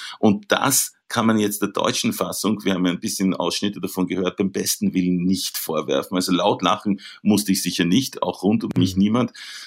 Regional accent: Vienna, Austria; Ja, in Wien, wo ich her bin eigentlich, wie man vielleicht hören kann.

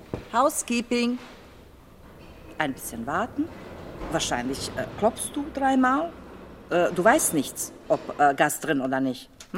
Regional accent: Bosnia & Herzegovina; German is a second language; now in Frankfurt, Germany

